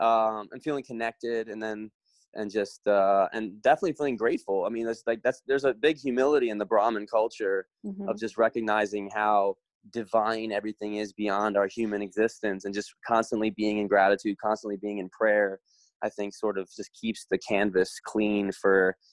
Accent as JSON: {"language": "English", "region": "Maryland", "country": "United States", "tie": "born or raised there", "said": "So I was in, I grew up in Maryland on the East Coast."}